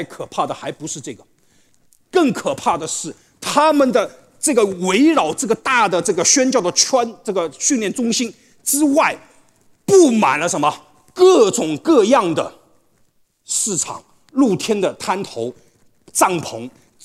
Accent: China; 我们在中国长大的，我们没有听过

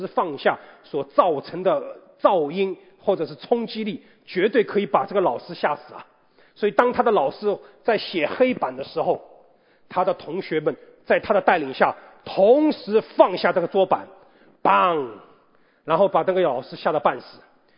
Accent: Shanghai, China; 我们上海人说小赤佬啊

